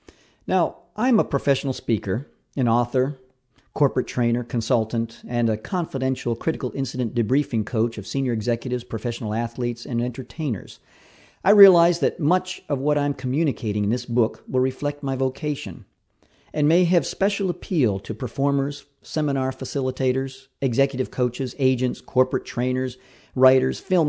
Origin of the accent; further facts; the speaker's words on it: Alberta, Canada; Growing up in Alberta, Canada, I've encountered a few of those can't see my outstretched hand in front of me type of blizzards.